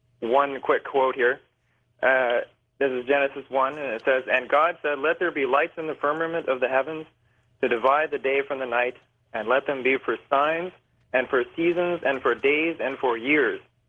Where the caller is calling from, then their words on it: Toronto, Ontario, Canada; from Toronto.